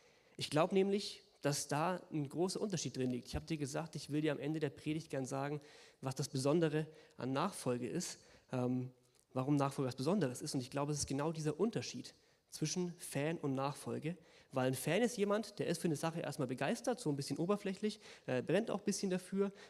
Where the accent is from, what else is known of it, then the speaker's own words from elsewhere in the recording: Bavaria, Germany; ich komme aus Franken, da sind einige Leute Clubfans